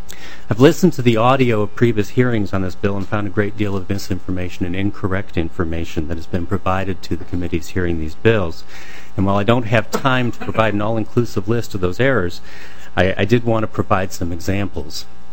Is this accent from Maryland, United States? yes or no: no; Utah, United States; including my home state of Utah and including Minnesota.